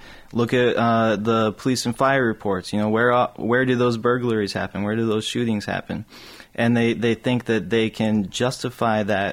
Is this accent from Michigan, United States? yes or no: yes; Battle Creek, Michigan, United States; Just speaking of myself, you know, I grew up in Battle Creek, and you learn about Sojourner Truth and you learn about the Underground Railroad and the role that Battle Creek played.